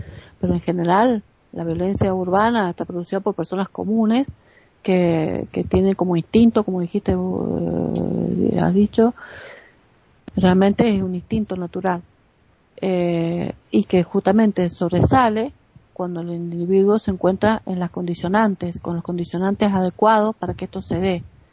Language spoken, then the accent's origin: Spanish; Argentina; en mi país, Argentina, que hace 40 años que está la democracia